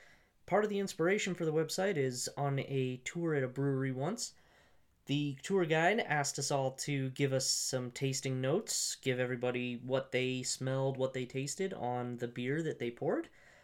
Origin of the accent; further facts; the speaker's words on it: Colorado, United States; Born and raised in Colorado, absolutely love this state